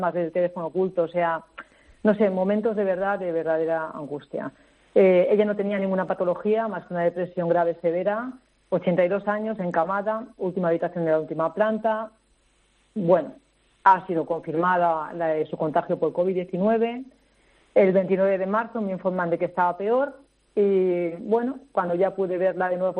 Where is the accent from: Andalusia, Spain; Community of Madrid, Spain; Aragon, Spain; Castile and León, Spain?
Community of Madrid, Spain; Madrid; now in Valencia, Spain; Yo vivo en Valencia, soy madrileña, pero vivo en Valencia